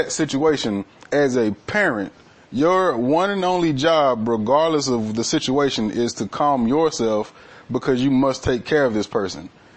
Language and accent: English; Summerville, Georgia, United States; we're from Somerville, yeah, Chattooga County, Georgia.